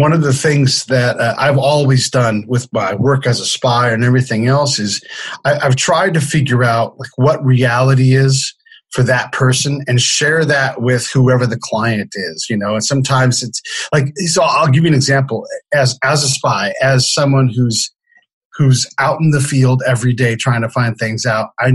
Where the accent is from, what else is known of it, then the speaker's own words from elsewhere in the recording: Benicia, California, United States; I grew up in the Bay Area in California, just this little tiny town that used to be the capital, and it's gorgeous. It sits right on the confluence of the Delta for Central California and the Bay.